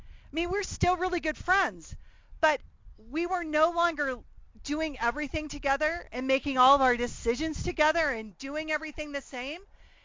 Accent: California, United States; I grew up in California, and I moved after fifth grade.

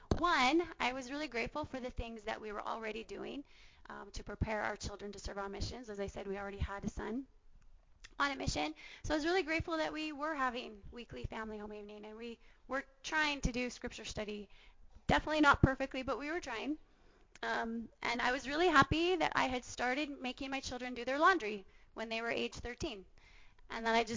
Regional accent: Canada; Okay, we're from Canada, so this was new for us.

